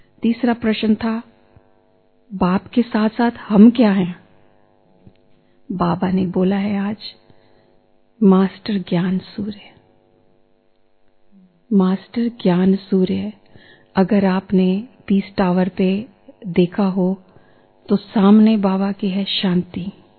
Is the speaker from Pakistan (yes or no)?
no; Canada; मैं कनाडा से आई हूं